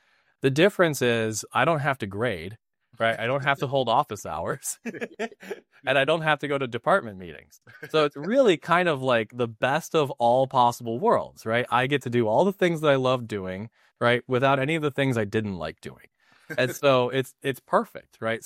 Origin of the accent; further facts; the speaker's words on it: Michigan, United States; you're in Midland, I'm in Grand Rapids, you know, I'm from Michigan, you're from Michigan.